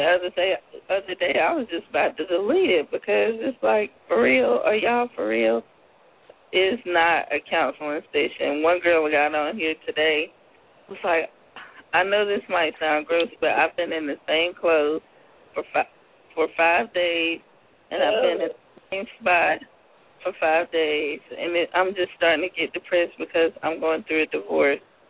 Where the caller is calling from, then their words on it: South Carolina, United States; I am calling from South Carolina.